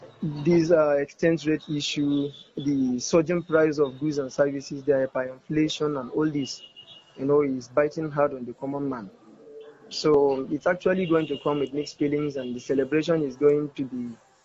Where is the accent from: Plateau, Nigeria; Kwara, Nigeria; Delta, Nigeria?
Plateau, Nigeria; Yelwa; I'm from Yelwa, Shandam local government area of Plateau State.